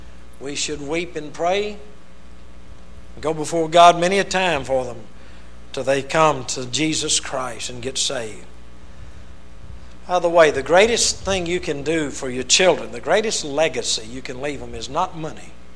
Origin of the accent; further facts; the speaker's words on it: Louisiana, United States; also born or lived in Texas; He worked for Lockheed in 1944, moved to Louisiana. I was born in 44. I was about 3 months old. I'm barely a Texan.